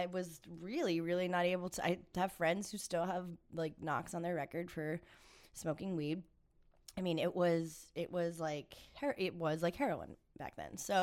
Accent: New Jersey, United States; That's where I'm from. I'm from northern New Jersey.

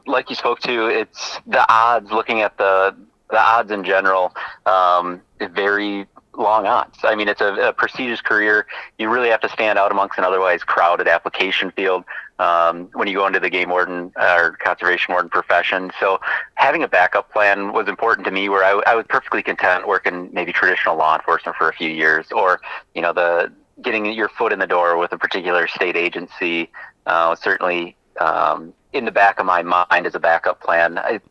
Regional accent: La Crosse, Wisconsin, United States; Growing up in the La Crosse area and having access to the Mississippi River, abundant ducks, fishing, deer hunting

